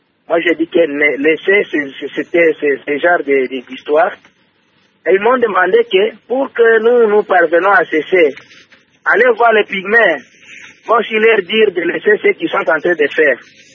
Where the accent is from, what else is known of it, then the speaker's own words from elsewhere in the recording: Niemba, Tanganyika, DR Congo; Moi, j'ai dit que je viens de Niemba